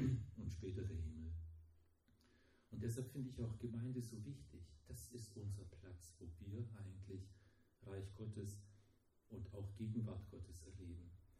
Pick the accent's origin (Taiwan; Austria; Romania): Romania; now in Germany; Ich bin in Rumänien aufgewachsen als Deutscher, ne? Und da war ich dort ein Ausländer. Dann kam ich nach Deutschland, als hieß es, du kommst aus Rumänien.